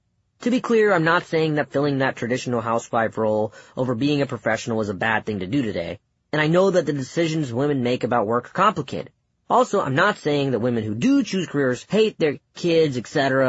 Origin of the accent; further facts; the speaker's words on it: Bennettsville, South Carolina, United States; some girl who lived in my neighborhood in my hometown of Bennettsville, South Carolina, around the time I was 23.